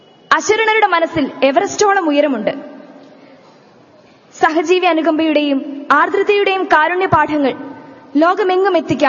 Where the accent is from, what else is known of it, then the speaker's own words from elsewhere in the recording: Kumbala, Kerala, India; I'm coming from Kumbala in Kasaragod district.